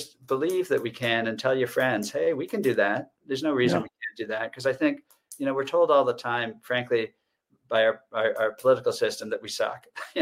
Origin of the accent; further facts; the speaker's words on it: Concord, New England, United States; And, I'm from New England. We have town meeting. We've had town meeting for 400 years as our form of government.